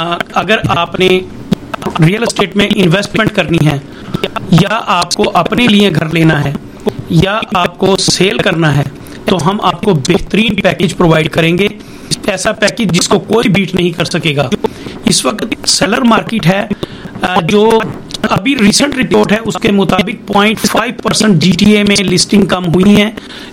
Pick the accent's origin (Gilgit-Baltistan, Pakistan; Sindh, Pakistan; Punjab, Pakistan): Punjab, Pakistan; پنجابی اردو دونوں مکس کر دیتے ہیں کیونکہ بیسیکلی میں پنجاب سے ہوں.